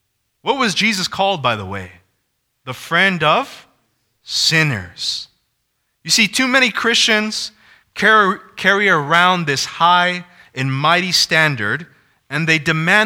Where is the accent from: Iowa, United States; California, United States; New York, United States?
California, United States; I love basketball too. I'm from California.